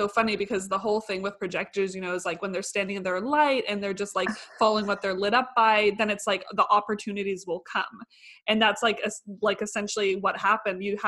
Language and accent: English; Canada; also born or lived in Germany; I do say I'm Canadian because I was born in Canada and I lived mostly in Canada, but both my parents are German. And after I was born here, when I was 10 days old, I went back to Germany until I was, I think, 4.